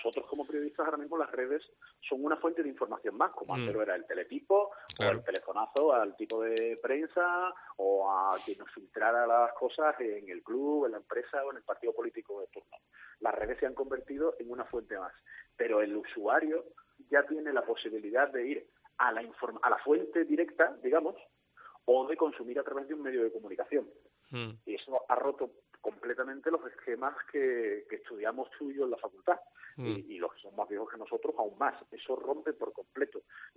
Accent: Andalusia, Spain; Yo soy muy andaluz.

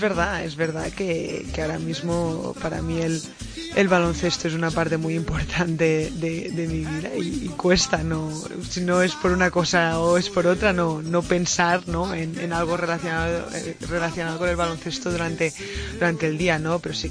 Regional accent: Binissalem, Balearic Islands, Spain; y cuando tenía 7 años sí que empecé en el club de fútbol en Binissalem, en mi pueblo

